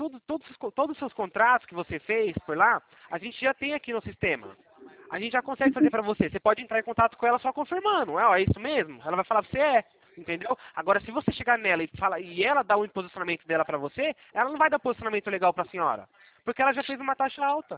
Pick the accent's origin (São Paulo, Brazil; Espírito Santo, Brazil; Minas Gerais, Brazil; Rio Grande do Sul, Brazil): São Paulo, Brazil; Eu sou de São Paulo.